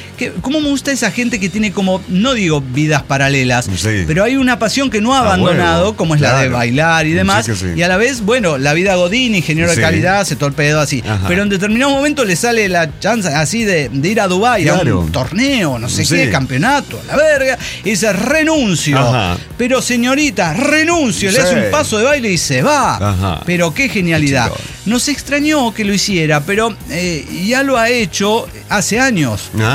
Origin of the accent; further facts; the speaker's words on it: Guadalajara, Jalisco, Mexico; moved away; also born or lived in Monterrey; Cuando me fui a Monterrey, de Guadalajara a Monterrey